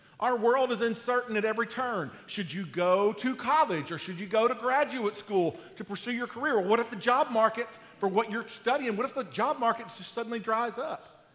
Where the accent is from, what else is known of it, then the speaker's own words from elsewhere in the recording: United States; Where I lived, I grew up near the Red River, the river that divides Texas from Oklahoma there.